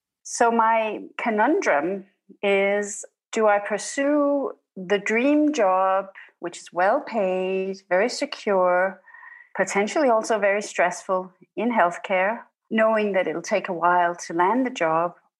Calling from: Denmark; I'm calling from Denmark.

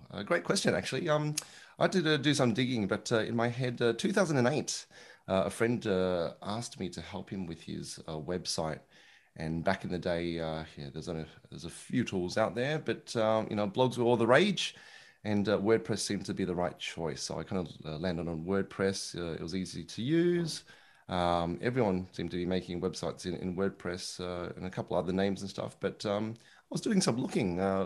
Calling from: Melbourne, Victoria, Australia

